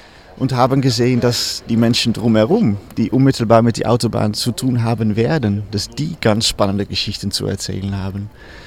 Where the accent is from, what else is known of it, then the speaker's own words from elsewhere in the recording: Netherlands; now in Berlin, Germany; Also ich komme ursprünglich aus den Niederlanden, wohne in Berlin und bin auch mal ab und zu mit dem Auto hin und her gependelt.